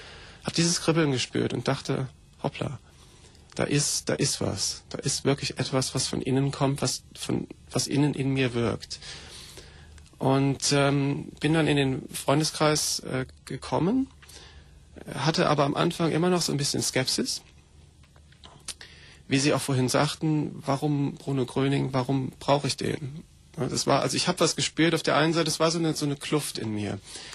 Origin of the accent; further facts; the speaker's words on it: Koblenz, Rhineland-Palatinate, Germany; Ja, ich komme aus Koblenz am Rhein und bin 1970 geboren. Und auch da aufgewachsen zum größten Teil, habe dann da Abitur gemacht in Koblenz